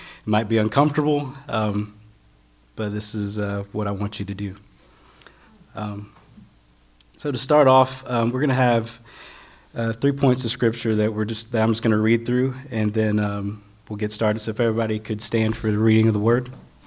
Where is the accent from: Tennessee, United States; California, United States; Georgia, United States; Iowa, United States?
Georgia, United States; which totally threw me off because I'm from Georgia, so I wasn't expecting that.